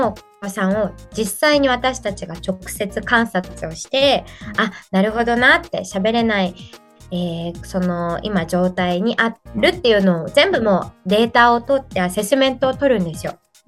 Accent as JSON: {"language": "Japanese", "region": "Gunma", "country": "Japan", "tie": "born or raised there", "lives_now": "Tokyo, Japan", "said": "、はいはい、まあでも両親ブラジル人なので、はい、まあ一応バックボーンとしてはブラジル人系家庭で育ちました。"}